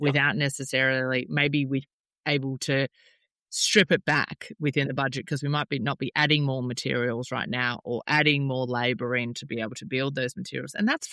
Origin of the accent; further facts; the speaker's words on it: Melbourne, Victoria, Australia; I am from Melbourne. I have a house in Melbourne still and I live in Queensland